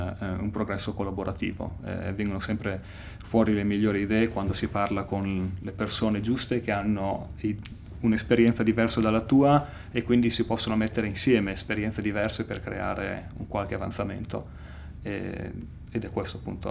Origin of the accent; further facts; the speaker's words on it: Bologna, Emilia-Romagna, Italy; also born or lived in New York, United States; Sono di Bologna, sono andato negli Stati Uniti, all'Università di Stony Brook, che è vicino a New York, sempre nello stato di New York, a Long Island, e quindi ho fatto il mio dottorato lì, prima di rientrare a Trieste all'ICTP.